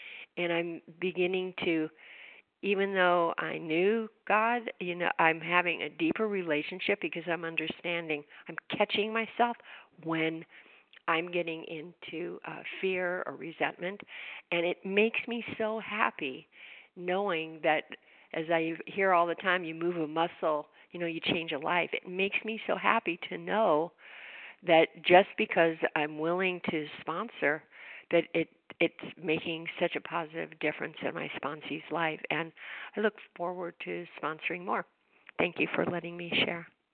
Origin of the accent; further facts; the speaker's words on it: California, United States; from California